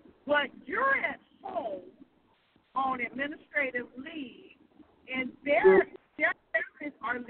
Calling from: Heathrow, Florida, United States; I'm calling from Heathrow, Florida.

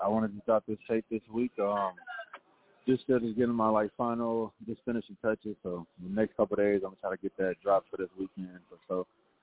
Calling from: Minnesota, United States; Yeah, I'm calling from Minnesota right now

